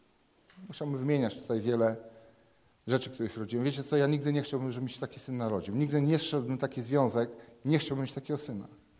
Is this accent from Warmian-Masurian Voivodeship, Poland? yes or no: no; Szczawnica, Lesser Poland, Poland; now in Wołów, Poland; pochodzę z Szczebnicy, obecnie jestem w Wołowie.